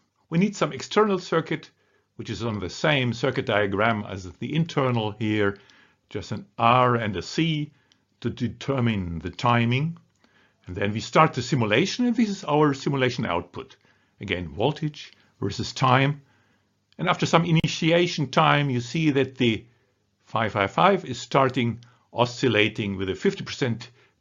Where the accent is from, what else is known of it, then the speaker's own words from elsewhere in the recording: Duisburg, North Rhine-Westphalia, Germany; English is a second language; I am from Duisburg in Germany